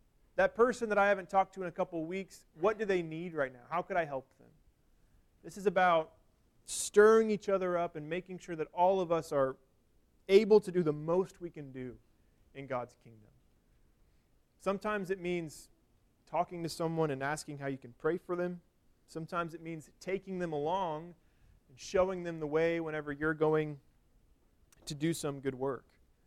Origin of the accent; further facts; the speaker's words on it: Missouri, United States; it would snow every winter where I grew up in Missouri.